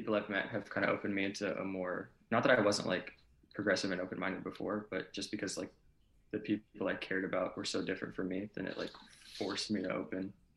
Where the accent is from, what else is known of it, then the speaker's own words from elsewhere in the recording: Nashville, Tennessee, United States; now in Montreal, Canada; Well, McGill as a school, my parents were like, so I'm American, so it's a lot cheaper.